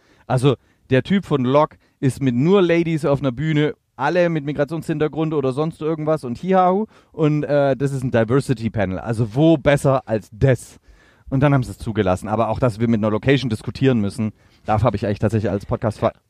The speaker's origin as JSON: {"language": "German", "town": "Stuttgart", "region": "Baden-Württemberg", "country": "Germany", "said": "Also aus Stuttgart, wo ich herkomme"}